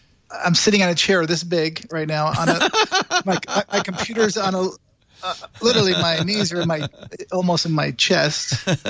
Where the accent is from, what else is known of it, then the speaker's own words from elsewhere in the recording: Connecticut, United States; I'm in my home state of Connecticut, where I grew up.